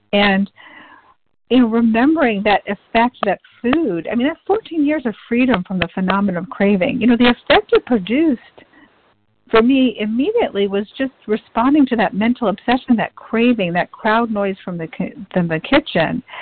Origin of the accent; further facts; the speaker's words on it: Virginia, United States; I'm from Virginia. I'm actually calling in from Massachusetts this week.